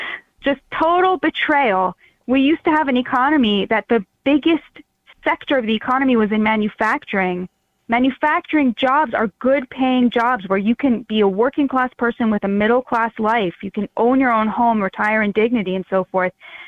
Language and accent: English; Philadelphia, Pennsylvania, United States; born there; Well, like you, I was born in Philadelphia.